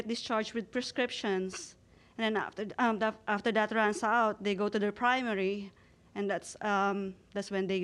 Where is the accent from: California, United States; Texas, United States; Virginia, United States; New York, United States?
Virginia, United States; Virginia Beach; Virginia Beach, Virginia.